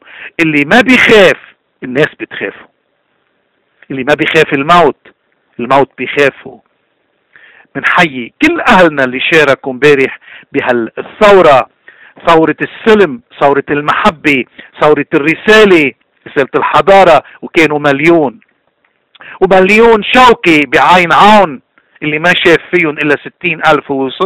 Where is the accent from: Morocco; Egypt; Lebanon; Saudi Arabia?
Lebanon; ونحن كلبنانيين من كل الطوائف والمذاهب نحن إيماننا بلبنان